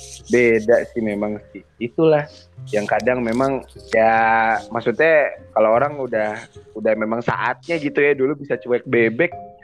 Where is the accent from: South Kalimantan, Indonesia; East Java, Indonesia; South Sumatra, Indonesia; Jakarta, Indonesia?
East Java, Indonesia; Malang; jujur ya, gue orang Malang, jauh dari tongkrongan